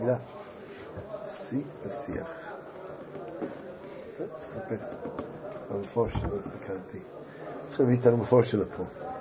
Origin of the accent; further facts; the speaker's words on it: Petah Tikva, Central District, Israel; בכנסת המרכזי של פתח תקווה. זה מכנסת גדול. גדלתי שם פשוט.